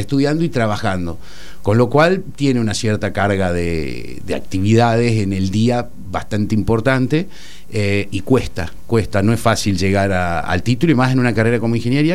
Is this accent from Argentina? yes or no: yes; San Francisco, Córdoba, Argentina; now in Córdoba, Argentina; En Córdoba capital, yo soy de San Francisco.